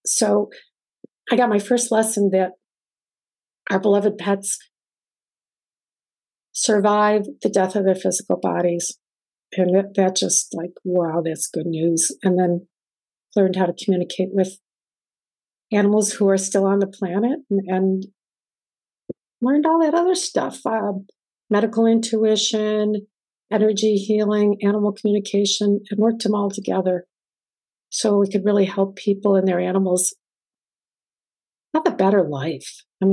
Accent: Northeast, United States; I got to be stationed in lots of places that were not like the Northeast where I grew up.

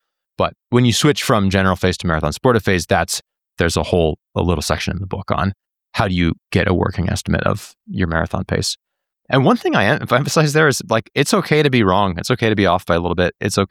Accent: Minnesota, United States; It's not a major, but my hometown race, Twin Cities, this marathon this weekend is going to be hot.

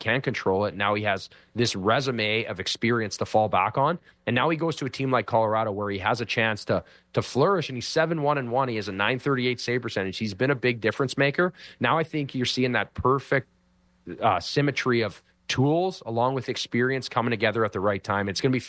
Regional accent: Thunder Bay, Ontario, Canada; He's from my hometown of Thunder Bay, where we just produce goalies nonstop, right?

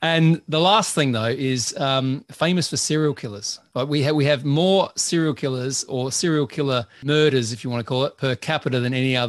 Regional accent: Adelaide, South Australia, Australia; I grew up in Australia. I grew up in a place called Adelaide. So if anyone's been to Australia, it's the place that you don't tend to go to. It's right down the south, right down the bottom of the country.

